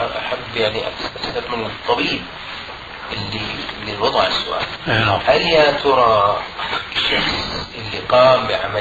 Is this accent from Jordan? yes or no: yes; Jordan; القانون الطب عندنا في الأردن لا يمنع ذلك